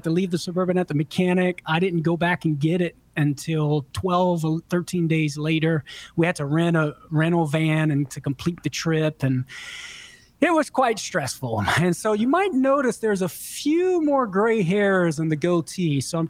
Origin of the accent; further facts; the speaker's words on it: Louisiana, United States; I grew up on the Waffle House in Louisiana, man.